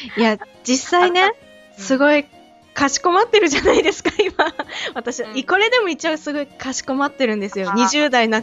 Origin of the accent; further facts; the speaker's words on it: Hokkaido, Japan; 私たちどさんこ女子3人がお送りしているポッドキャスト番組をやっているんですけども